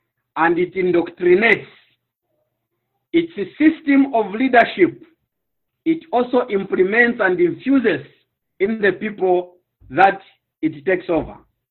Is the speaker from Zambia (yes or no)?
yes; Zambia; English is a second language; growing up in Zambia, though I was born during the time after independence